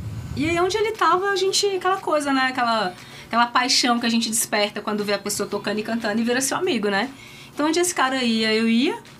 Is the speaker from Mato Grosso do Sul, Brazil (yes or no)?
no; Brasília, Federal District, Brazil; sou de Brasília.